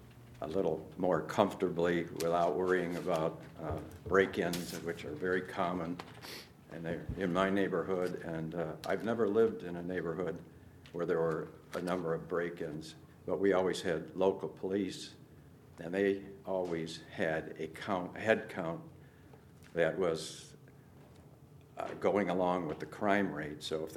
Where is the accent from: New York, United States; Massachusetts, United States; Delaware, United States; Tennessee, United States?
Delaware, United States; Henlopen Landing; I'm from Henlopen Landing.